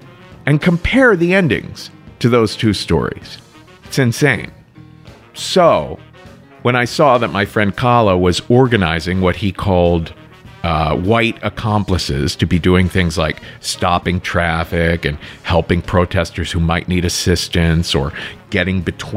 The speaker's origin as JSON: {"language": "English", "town": "Cincinnati", "region": "Ohio", "country": "United States", "tie": "born or raised there", "said": "Raya Milton in my hometown, Cincinnati, were killed just last week."}